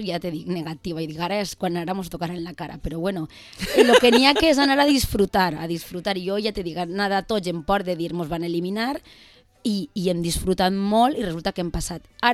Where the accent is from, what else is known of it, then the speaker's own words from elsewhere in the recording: Vila-real, Valencian Community, Spain; Jo sempre dic de Villarreal.